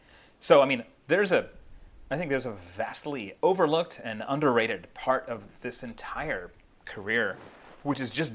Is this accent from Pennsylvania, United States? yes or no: yes; Philadelphia, Pennsylvania, United States; I mean, look, I'm from Philadelphia, so I'm not, like, I grew up here.